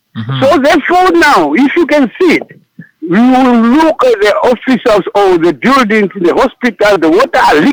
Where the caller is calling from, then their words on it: Swakopmund, Erongo, Namibia; Where I'm calling from, I'm in Swakopmund. I'm in Swakopmund this moment.